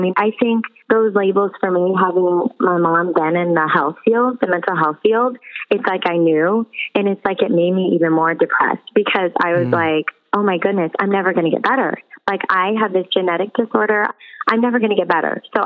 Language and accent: English; Illinois, United States; I'm from Illinois, and it actually happened in Minnesota.